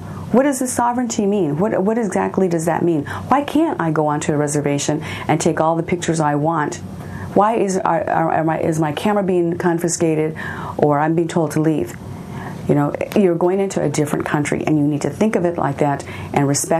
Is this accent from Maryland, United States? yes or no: no; Arizona, United States; I'm Hopi from Northern Arizona, and we have a radio station out there, but it's not owned by the tribe.